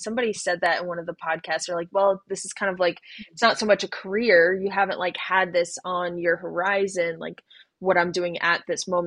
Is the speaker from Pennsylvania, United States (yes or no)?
no; Sparta, New Jersey, United States; also born or lived in North Carolina; I grew up near Lake Mohawk